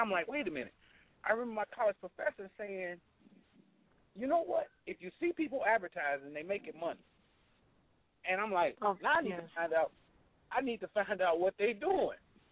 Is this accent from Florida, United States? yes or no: no; Gary, Indiana, United States; and I come from Gary, Indiana, just for the record. So I'm used to seeing, you know, black everything, right? You know, it's a 90% black city